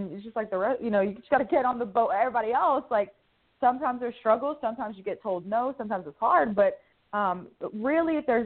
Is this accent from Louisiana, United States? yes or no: yes; Louisiana, United States; I'm from South Louisiana, so you have, like, the working poor, you have white poor people